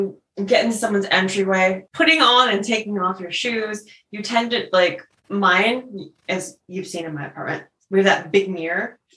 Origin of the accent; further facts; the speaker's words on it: Connecticut, United States; I'm from Connecticut in the States.